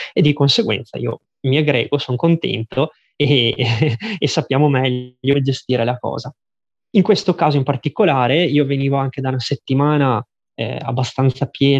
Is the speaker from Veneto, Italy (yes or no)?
yes; Asiago, Veneto, Italy; io sono di Asiago e quindi ho sempre vissuto in montagna fin da bambino